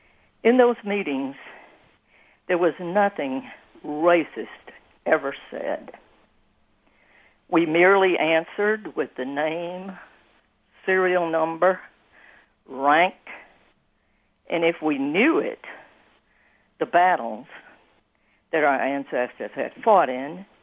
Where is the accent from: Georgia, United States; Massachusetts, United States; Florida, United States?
Georgia, United States; because I was born in Georgia and grew up mainly in the 40s. And I did attend in one town I lived in near Atlanta, which I call my hometown.